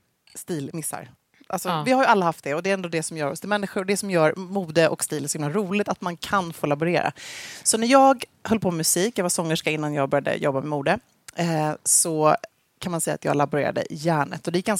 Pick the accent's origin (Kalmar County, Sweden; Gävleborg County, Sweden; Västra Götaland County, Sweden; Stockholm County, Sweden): Gävleborg County, Sweden; Gävle; Men jag växte upp då i Gävle hos min härliga familj